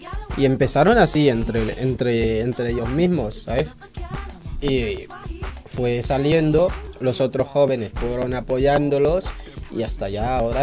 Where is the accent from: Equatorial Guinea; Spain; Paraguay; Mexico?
Equatorial Guinea; Spanish is a second language; puede ser el bubi, el funk, que son idiomas o lenguas de mi país. Igualmente en idiomas de fuera, como en castellano, en francés, en inglés.